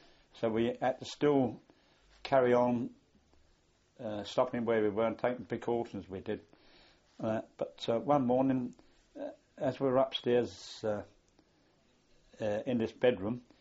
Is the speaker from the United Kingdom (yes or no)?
yes; England, United Kingdom; they realised we were English and were in fact British soldiers